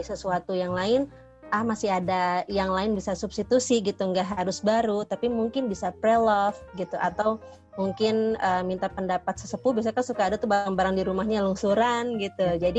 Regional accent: Bandung, West Java, Indonesia; seiring aku tumbuh dan kuliah di Bandung tuh kayak kok makin lama makin panas

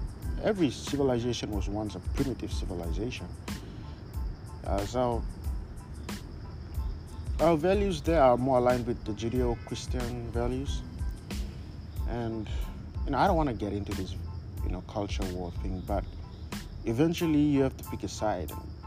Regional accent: Papua New Guinea; I'm happy that I'm from the Pacific. I'm from Papua New Guinea, you know. Papua New Guinea is a country, a very unique country.

